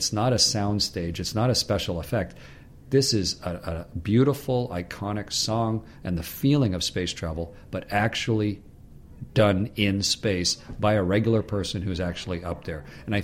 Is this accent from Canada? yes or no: yes; Canada; You know, I'm a Canadian.